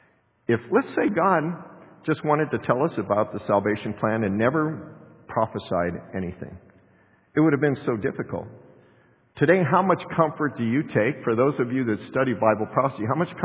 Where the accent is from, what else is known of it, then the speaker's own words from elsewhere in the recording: United States; personally, as an American, as this and that and everything, I would hope that our government and anybody else that has any wisdom would be for the Jewish people